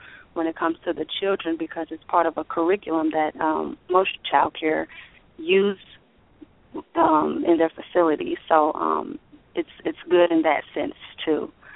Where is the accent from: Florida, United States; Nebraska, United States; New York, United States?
Nebraska, United States; Omaha; now in Fort Worth, United States; I live in the Fort Worth Metroplex. I am from Omaha, Nebraska. I've been living in Texas for about 2 years.